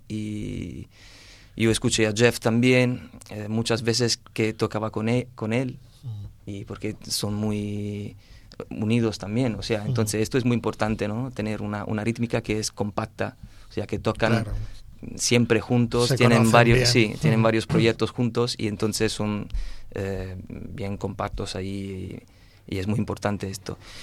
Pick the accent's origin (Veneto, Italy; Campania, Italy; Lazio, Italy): Lazio, Italy; Spanish is a second language; moved away as an adult; now in Spain; Es un pueblo al sur de Roma, más o menos a 80 kilómetros.